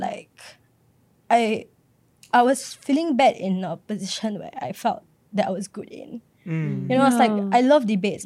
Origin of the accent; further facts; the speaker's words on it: Philippines; Just because I'm Filipino.